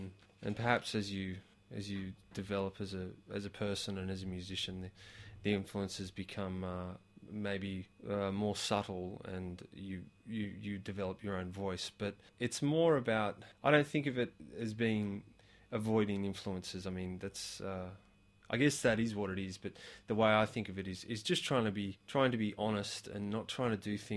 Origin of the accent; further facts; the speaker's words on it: Castle Hill, New South Wales, Australia; I grew up in Castle Hill